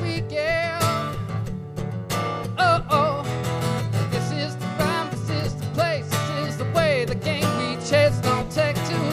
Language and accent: English; Seattle, Washington, United States; now in Los Angeles, United States; I'm from Seattle.